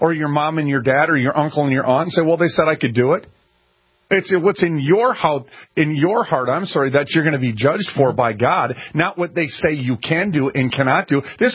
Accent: Minneapolis, Minnesota, United States; Hey, listen, in North Minneapolis, I'm from North Minneapolis, friends

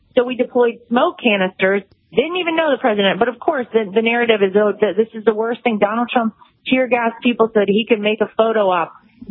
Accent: North Carolina, United States; I grew up in North Carolina. My parents and a lot of my family still live there.

